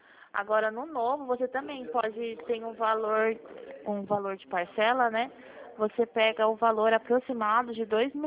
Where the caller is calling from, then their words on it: São Paulo, Brazil; Eu falo de São Paulo.